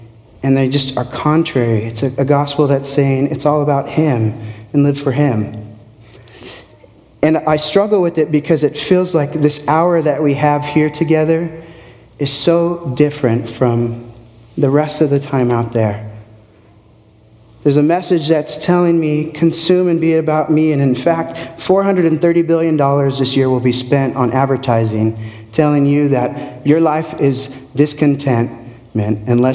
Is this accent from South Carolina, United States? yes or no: no; San Diego, California, United States; as you heard, and I come from San Diego, born and raised.